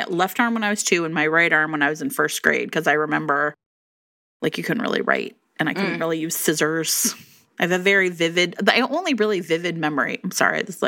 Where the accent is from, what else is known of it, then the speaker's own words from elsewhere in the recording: Ohio, United States; I grew up in Ohio.